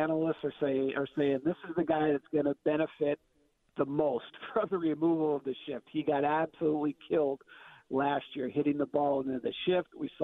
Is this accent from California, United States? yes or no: no; Seattle, Washington, United States; Well, I grew up in Seattle